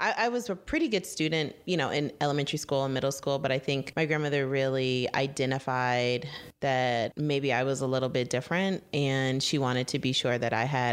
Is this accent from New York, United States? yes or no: no; Los Angeles, California, United States; I am born and raised in Los Angeles. Grew up with my grandparents.